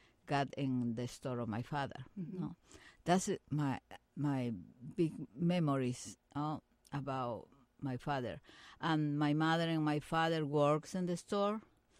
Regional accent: Lima, Peru; English is a second language; also born or lived in Catacaos; No, I grew up in Lima, but I born in the town in the north of Peru, in Catacaos.

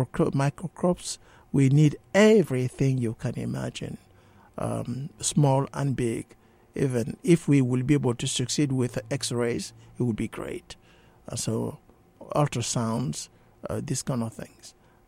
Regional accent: Cameroon; now in United States; because I was born in Cameroon, and my home church is the Presbyterian Church of Cameroon.

